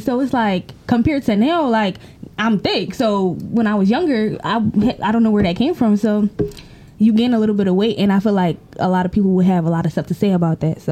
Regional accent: Jamaica; I was raised in Jamaica

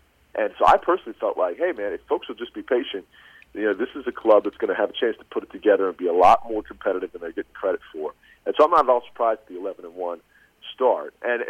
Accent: Topeka, Kansas, United States; I think my generation, growing up in Topeka, Kansas, in the era of … I used to love those guys

